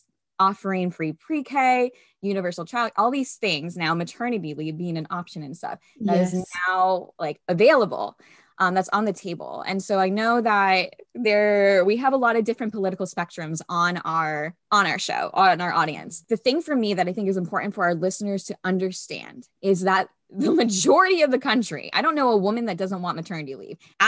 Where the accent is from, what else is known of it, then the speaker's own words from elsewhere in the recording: United States; You should be embarrassed as an American that we have less than Japan and China